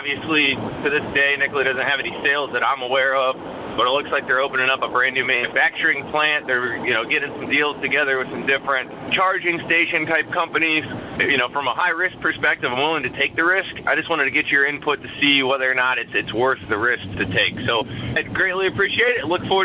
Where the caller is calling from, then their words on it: Chicago, Illinois, United States; I'm calling in from the Chicagoland area in Illinois.